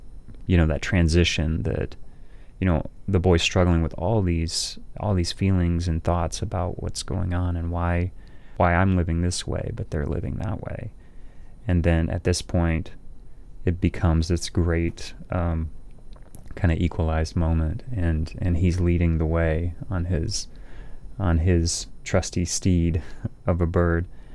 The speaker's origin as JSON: {"language": "English", "region": "South Carolina", "country": "United States", "tie": "born or raised there", "said": "a lot earlier than I learned as a kid growing up in South Carolina"}